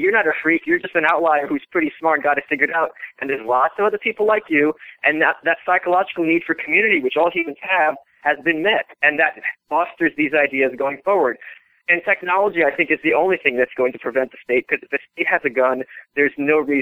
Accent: New York, United States; And growing up in New York, you know, espousing these kind of, they would certainly not be libertarian, espousing these conservative views is really a great way to be obnoxious and to be a punk.

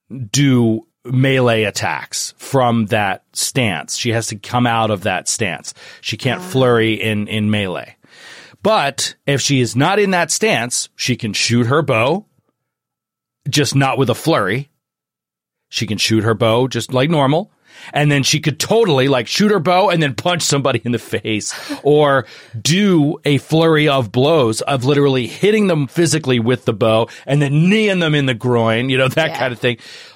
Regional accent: Cranford, New Jersey, United States; Cranford.

